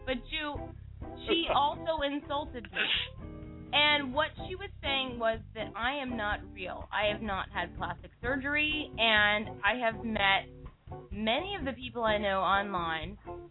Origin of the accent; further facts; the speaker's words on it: New York, United States; I grew up in New York, so I...